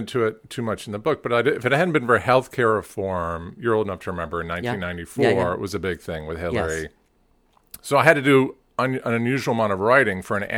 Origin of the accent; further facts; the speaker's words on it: Cleveland, Ohio, United States; So, grew up in Cleveland. My father was a teacher. My mom's a teacher. And all 12 years, all boys school.